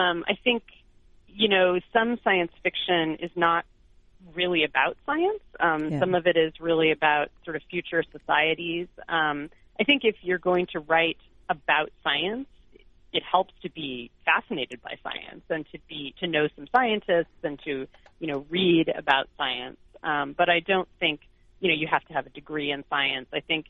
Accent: Irvine, California, United States; even though I grew up in Irvine

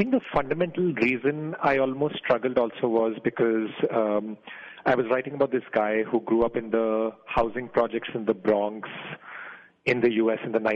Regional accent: the Himalayas, India; my thrust came from my particular background, which is growing up in India in the Himalayas

